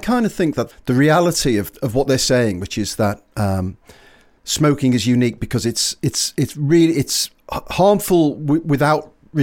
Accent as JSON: {"language": "English", "town": "Hightown", "region": "North West England", "country": "United Kingdom", "tie": "born or raised there", "said": "I started smoking when I was 14 by the news agents in Hightown in where I grew up in Merseyside"}